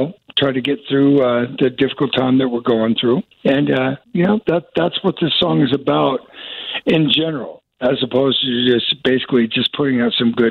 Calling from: Rhode Island, United States; I'm out in Rhode Island.

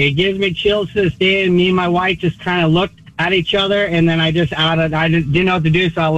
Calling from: Conroe, Texas, United States; I'm calling from Conroe, Texas.

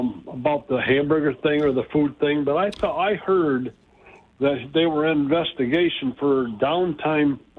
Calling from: Lansing, Michigan, United States; from Lansing.

